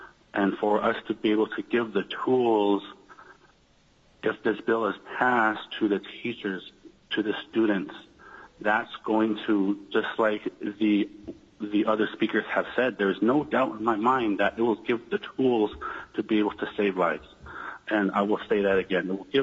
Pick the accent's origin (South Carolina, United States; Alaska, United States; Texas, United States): Alaska, United States; Metlakatla; I am from Metlakatla, Alaska. And I have lived here in Metlakatla my entire life.